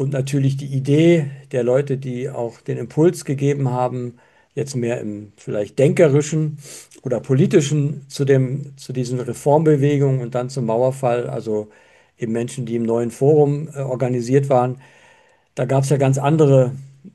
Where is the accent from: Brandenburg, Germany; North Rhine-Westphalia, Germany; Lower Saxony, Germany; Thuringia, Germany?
Brandenburg, Germany; Schwedt; In Schwedt.